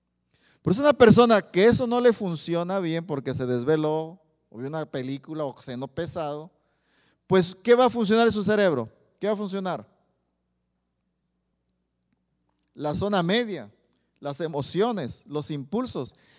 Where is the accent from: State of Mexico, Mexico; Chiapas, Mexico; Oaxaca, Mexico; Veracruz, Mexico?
Oaxaca, Mexico; Soy de Oaxaca, ¿verdad?